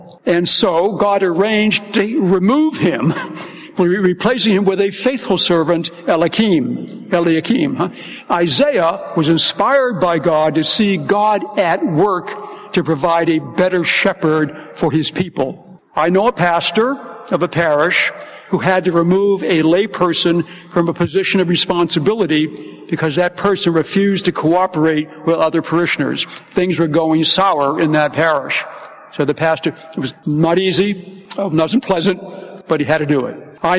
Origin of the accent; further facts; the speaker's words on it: Maryland, United States; The acceptance of racial segregation by many American Catholics when I was a boy growing up in Maryland was wrong.